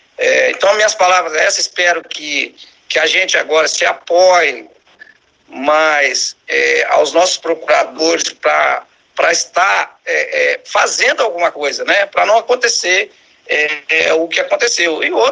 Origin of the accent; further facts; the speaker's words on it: Itaúnas, Espírito Santo, Brazil; Por exemplo, eu sou de Itaúnas, tento fazer o meu melhor aqui em Itaúnas, né